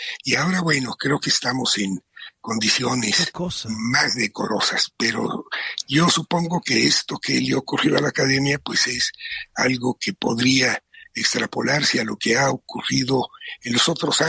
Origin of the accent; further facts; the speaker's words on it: Mexico; Soy el séptimo mexicano que obtiene este galardón